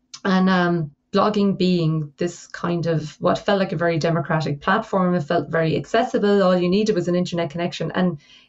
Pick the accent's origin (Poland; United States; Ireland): Ireland; This is because I'm from Ireland.